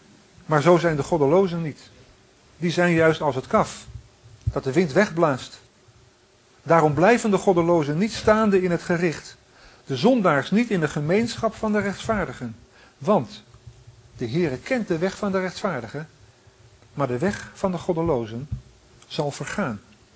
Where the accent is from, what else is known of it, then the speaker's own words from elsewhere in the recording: Den Helder, North Holland, Netherlands; Ik ben geboren en getogen in Den Helder. Ik spreek op veel plaatsen in Nederland en moet vaak zeggen, u kunt wel horen dat ik niet uit deze streek kom.